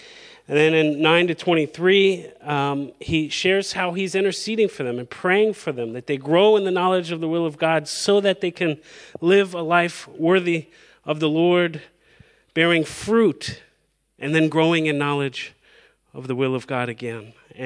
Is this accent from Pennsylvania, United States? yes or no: no; Virginia, United States; I remember once hiking in Virginia, my home state, the Blue Ridge Mountains